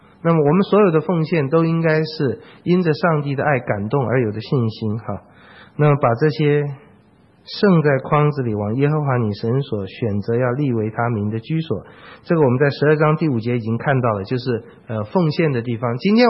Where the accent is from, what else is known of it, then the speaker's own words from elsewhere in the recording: Taichung, Taiwan; 那时候小时候在台中乡下看，很高兴。